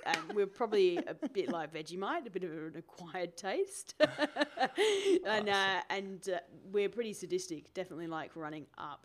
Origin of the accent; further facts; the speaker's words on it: United Kingdom; now in Australia; I grew up in the UK in the southwest of England.